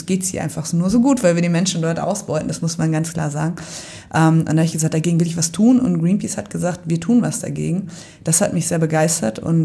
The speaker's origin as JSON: {"language": "German", "town": "Marburg", "region": "Hesse", "country": "Germany", "said": "ich komme aus Marburg, habe da Pharmazie studiert und promoviert"}